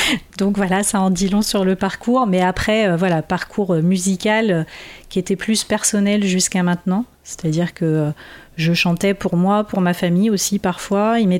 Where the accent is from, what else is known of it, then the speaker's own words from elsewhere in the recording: Poitiers, Nouvelle-Aquitaine, France; born there; Donc, je suis pas très très loin quand même. Ça va, je suis pas totalement étrangère. Non, je suis née à Poitiers.